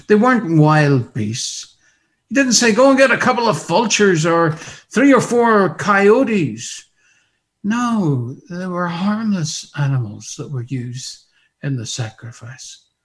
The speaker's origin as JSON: {"language": "English", "country": "Ireland", "said": "Oh, in my home in Ireland, my home country of Ireland, that's what they do."}